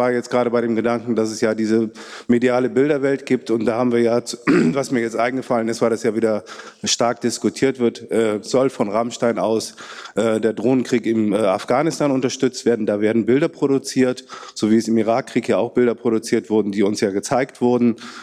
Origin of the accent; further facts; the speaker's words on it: Cologne, North Rhine-Westphalia, Germany; born there; passt ja gerade als gebürtiger Kölner.